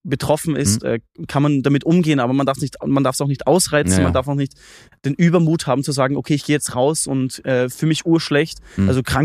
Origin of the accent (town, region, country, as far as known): Austria